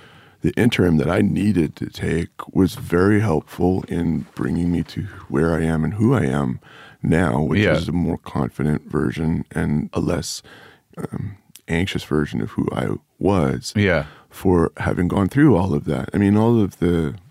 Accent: Canada; also born or lived in United States; Yeah. I'm a Canadian born abroad, so I have dual heritage.

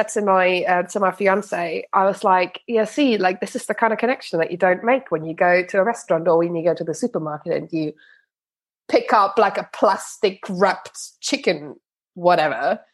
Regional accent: Germany; English is a second language; now in United Kingdom; I grew up on the Dutch, German, Belgian borders. So I have a German passport, but I've never felt particularly German, just because my entire childhood I basically spent in like three different countries all the time.

